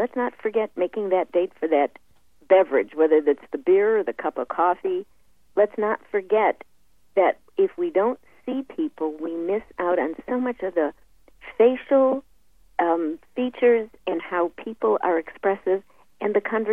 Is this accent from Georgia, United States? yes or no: no; Chicago, Illinois, United States; And I even left the message that I'm from Chicago and live here, so I'll be wearing my Cubs shirt and my Giants hat.